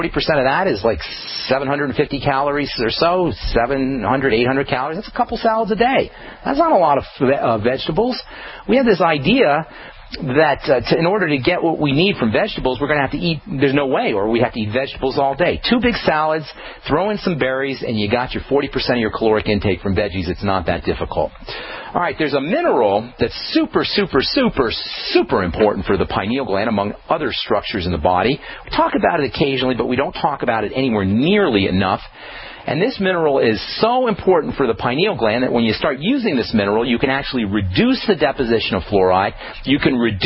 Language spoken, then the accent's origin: English; New York City, New York, United States; also born or lived in East Coast, United States; I grew up in the East Coast, and when I was in high school, I went to high school in New York City.